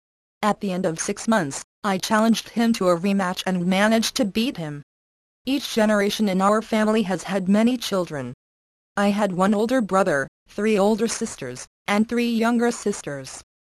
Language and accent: English; North Korea; moved away; I once visited North Korea for a short while, in 1991. I went to my hometown for the first time in 48 years